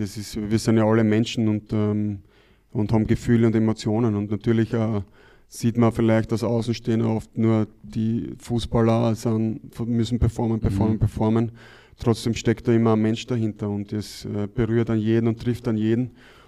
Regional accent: Graz, Styria, Austria; wir stehen da alle zusammen als Österreicher und ich bin zum Beispiel in Graz aufgewachsen, das heißt, ich kenne die Gegend dort

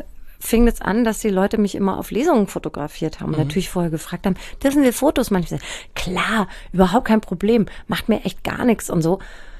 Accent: Aschaffenburg, Bavaria, Germany; also born or lived in Hanau; Nein, ich bin in Hanau geboren und in Aschaffenburg aufgewachsen, da habe mich natürlich in Frankfurt rumgetrieben ab 16.

